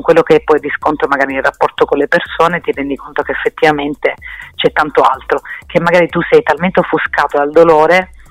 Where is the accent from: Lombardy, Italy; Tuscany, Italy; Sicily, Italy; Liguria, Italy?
Sicily, Italy; sono orgogliosissima di essere siciliana, e quindi quando posso cerco di promuovere la mia terra, e porto le tradizioni della mia terra nel quotidiano